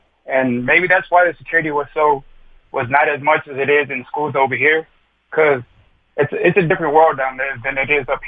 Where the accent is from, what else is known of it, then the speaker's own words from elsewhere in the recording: Carrizo Springs, Texas, United States; now in Fort Worth, United States; You know, down there, I grew up in Carrizo Springs. And stuff like that doesn't happen.